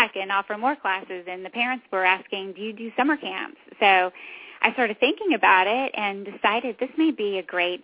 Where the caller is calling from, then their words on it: Fredericksburg, Virginia, United States; We are in Fredericksburg, Virginia.